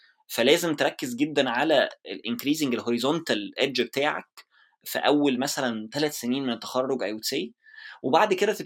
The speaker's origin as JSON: {"language": "Arabic", "country": "Egypt", "said": "there is a bigger maturity في building startups عن اللي موجود عندنا في مصر. انا كنت already اشتغلت في مصر في اكتر من startup"}